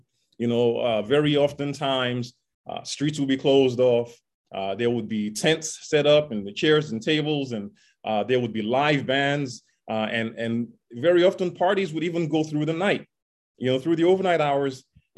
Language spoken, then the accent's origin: English; Nigeria; for those who don't know, I grew up in Nigeria.